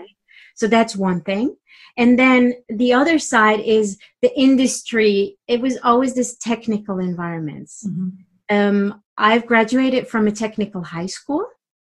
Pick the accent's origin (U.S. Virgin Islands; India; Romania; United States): Romania; Transylvania; first language German; English is a second language; I was born in Romania as this Saxonian minority, which German-speaking minority mm-hmm. in Transylvania.